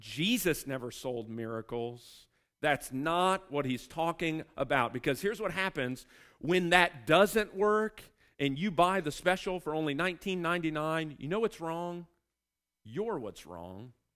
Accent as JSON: {"language": "English", "town": "Chillicothe", "country": "United States", "said": "I'm from Chillicothe, all right?"}